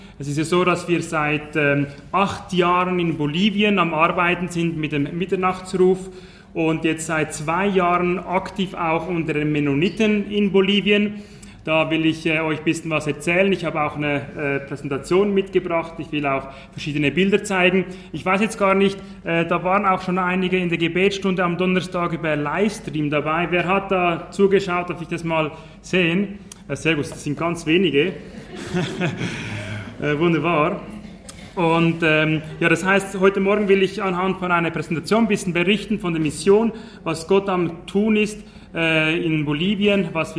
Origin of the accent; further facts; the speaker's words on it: Zurich, Switzerland; accent: Zurich German; Berndeutsch kann ich leider nicht, obwohl meine beiden Grossväter eigentlich aus Bern kommen. Aber ich bin in Zürich aufgewachsen. Und darum ich hoffe ich, es ist auch in Ordnung, wenn ich Zürichdeutsch rede.